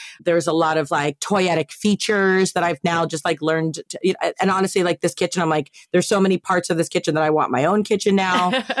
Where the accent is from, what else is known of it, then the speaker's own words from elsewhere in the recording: East Coast, United States; Like growing up on the East Coast, and obviously like all my family still lives on the East Coast.